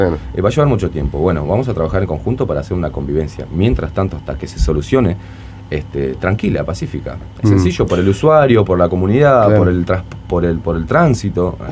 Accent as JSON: {"language": "Spanish", "country": "Uruguay", "said": "como uruguayos"}